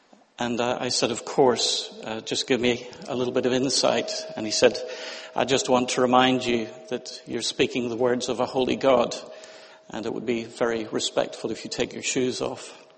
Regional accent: Ireland; accent: Irish; Can you hear my dulcet Irish accent now?

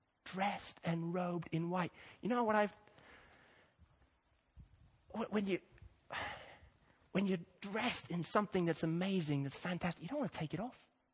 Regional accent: Kenya; I grew up in Kenya near the where the Rift Valley goes through

